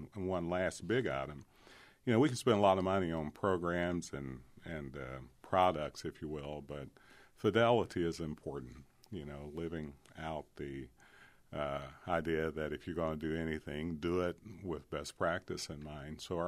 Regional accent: Clay County, Kentucky, United States; I'm from Clay County, Kentucky, and I'm the son of an illiterate coal miner.

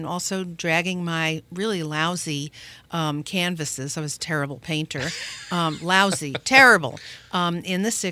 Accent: Brooklyn, New York, United States; My first years of my youth were spent in Brooklyn. I'm from Flatbush.

